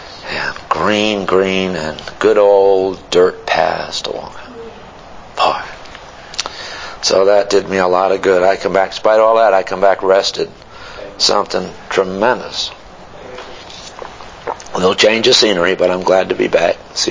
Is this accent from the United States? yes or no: yes; East Coast, United States; I'm from the East Coast. And there's a lot of woods there in the campground.